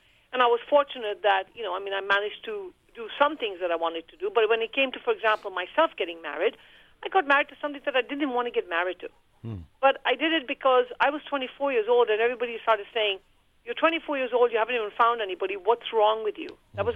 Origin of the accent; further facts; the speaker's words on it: Kenya; I didn't grow up in India. I grew up in Kenya, but I grew up in a very close-knit Indian community.